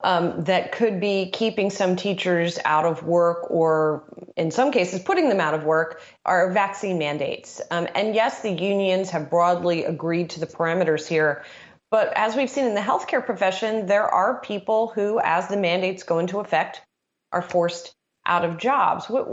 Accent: Maryland, United States; He is also running for governor of Maryland, my home state.

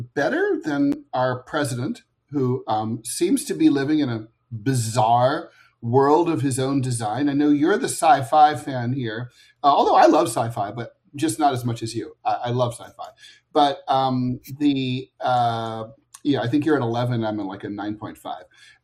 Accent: Dayton, Ohio, United States; he lives – near my hometown of Dayton, Ohio now.

